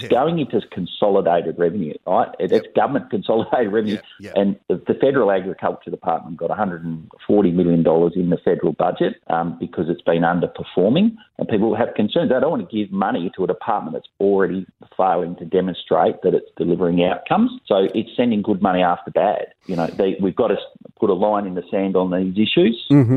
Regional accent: Western Australia, Australia; I know I'm from West Australia

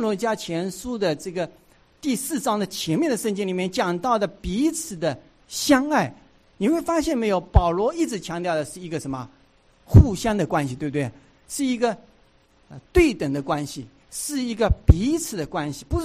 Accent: Hangzhou, Zhejiang, China; 我老家是在杭州

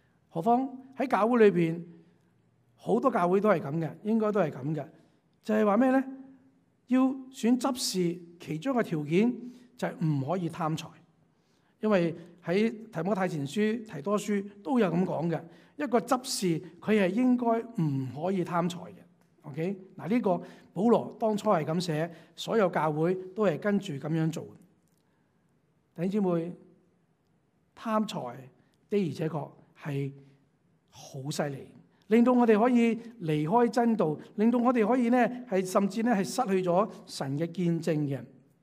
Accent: China; 我们中国人有一句话嘛，是形于内

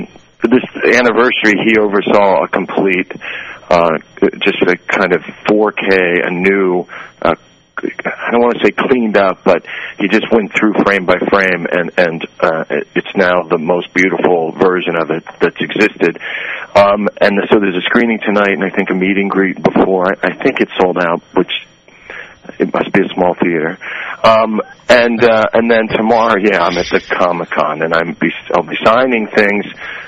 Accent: Mechanicsburg, Pennsylvania, United States; I'm from Mechanicsburg, so, you know, I do try and go at least once a year

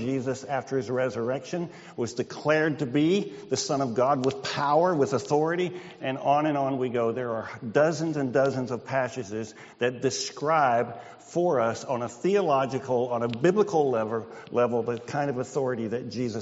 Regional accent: United States; As American citizens, we have a kind of uneasy relationship with the idea of authority.

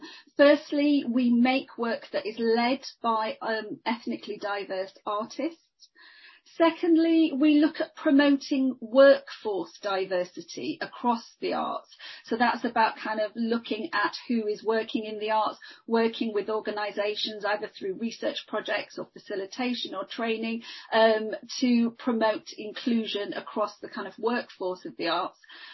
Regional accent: United Kingdom; I am a British South Asian woman

